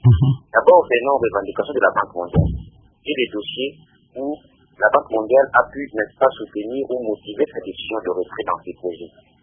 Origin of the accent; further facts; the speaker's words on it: DR Congo; Et on se pose une seule question en tant que Congolais.